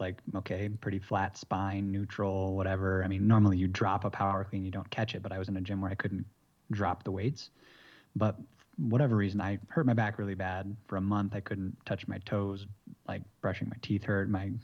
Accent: United States; now in Bogota, Colombia; I'm obviously from the United States, and so I've got my eye on it

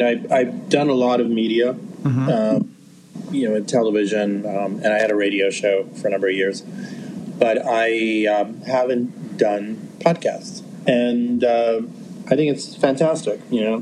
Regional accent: New York, United States; So I grew up in New York. My office right now is about a block away from where I was born.

